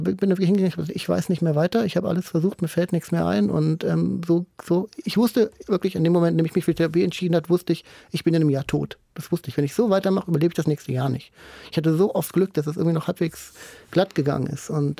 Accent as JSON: {"language": "German", "country": "Germany", "tie": "born or raised there", "said": "Ich bin nun mal an der holländischen Grenze aufgewachsen und in dem Dorf, in dem ich gelebt habe"}